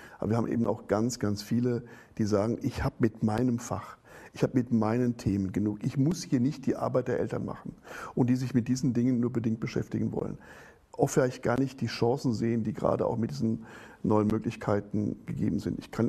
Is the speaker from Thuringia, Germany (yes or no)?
yes; Thuringia, Germany; ich komme jetzt aus Thüringen, da ist gerade 500 Jahre Bauernkrieg